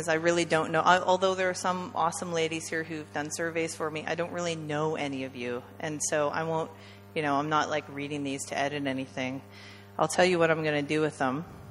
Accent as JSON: {"language": "English", "country": "Canada", "said": "I'm from Canada, so I got it."}